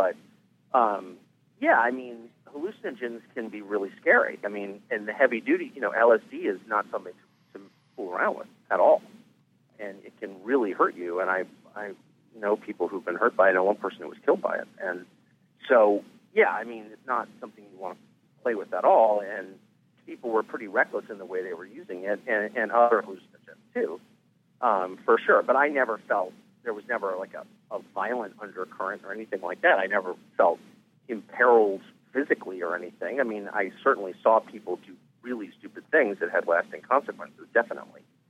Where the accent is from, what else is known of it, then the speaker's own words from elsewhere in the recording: California, United States; Well, I grew up in California. And … are from California, and I'm 46 now